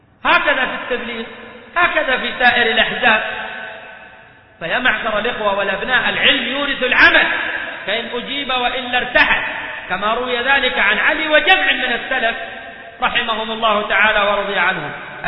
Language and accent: Arabic; Saudi Arabia; وبالذات عندنا في السعودية